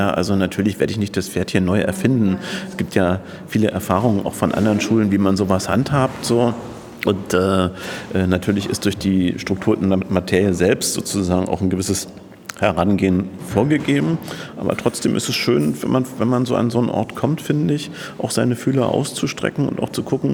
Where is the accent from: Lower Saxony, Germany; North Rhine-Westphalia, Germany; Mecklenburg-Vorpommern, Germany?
Mecklenburg-Vorpommern, Germany; Schwerin; weil ich bin ja in Mecklenburg groß geworden, habe meine Kindheit und Jugend in Schwerin verbracht